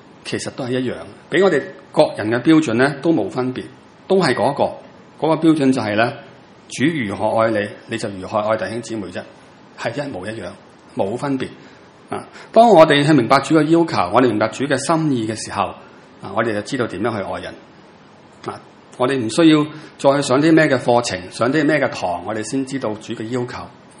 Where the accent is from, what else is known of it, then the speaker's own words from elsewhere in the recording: China; 我哋中国人